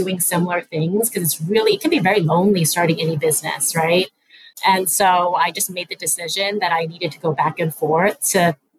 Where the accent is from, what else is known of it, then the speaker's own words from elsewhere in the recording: New York City, New York, United States; also born or lived in Chicago; now in Montana, United States; I'm born and raised in New York City. I went to school in Chicago. I lived in Chicago for a decade. And then went back to New York and then eventually made my way in Montana.